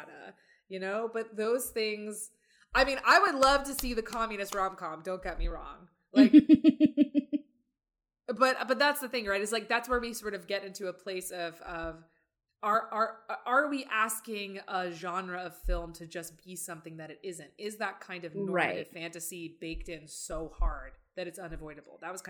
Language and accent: English; Southern United States, United States; I have to admit that as a Southerner, I did not really get New Hampshire